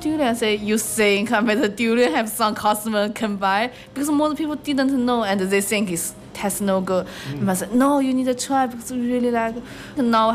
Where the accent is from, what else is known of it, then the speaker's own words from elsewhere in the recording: South China, China; English is a second language; My hometown is south of China, it's near the Thailand. We have a lot of fruit.